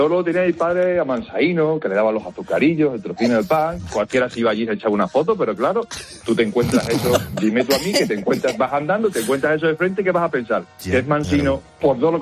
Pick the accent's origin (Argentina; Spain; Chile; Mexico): Spain; Coria, Extremadura; de la que nosotros somos, que somos de Extremadura, de Coria, la provincia de Cáceres, Mutorero